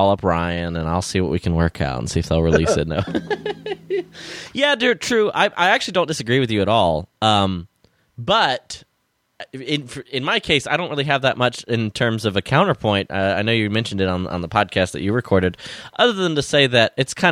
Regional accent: Peshawar, Khyber Pakhtunkhwa, Pakistan; I grew up in Peshawar, Pakistan.

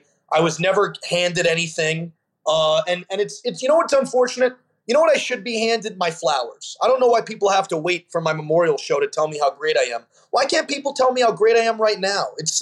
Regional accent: Long Island, New York, United States; A Jewish kid who, and when you're a young kid growing up in Long Island and you're a Jew, you're expected to be a doctor or a lawyer

